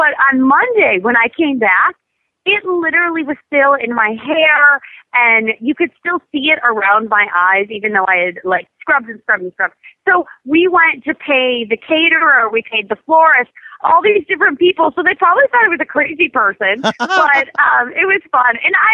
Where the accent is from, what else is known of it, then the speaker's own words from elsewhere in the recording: Illinois, United States; I grew up small town outside of Chicago. It's in the middle of nowhere, surrounded by cornfields.